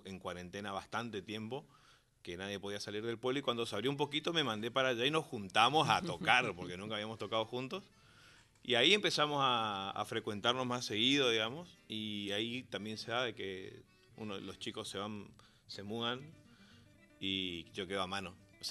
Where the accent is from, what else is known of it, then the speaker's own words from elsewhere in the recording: Ituzaingó, Corrientes, Argentina; born there; De Ituzaingó, nací en Ituzaingó, viví en varios lugares, Corrientes Capital fue donde más estuve viviendo. En la etapa de lo que es ser estudiante y demás. Y ahora volví al pueblo hace un año quizás, un año y medio.